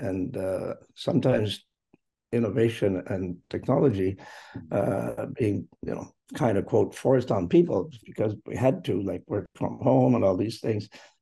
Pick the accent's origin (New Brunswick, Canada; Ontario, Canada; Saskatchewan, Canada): Ontario, Canada; I was born and raised in Eastern Ontario, so I've always lived in Canada.